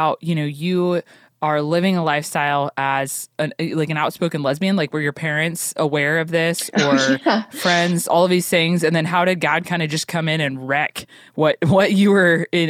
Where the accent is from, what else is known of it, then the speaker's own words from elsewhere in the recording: Oklahoma, United States; Even in California. See, I'm from Oklahoma, so, you know.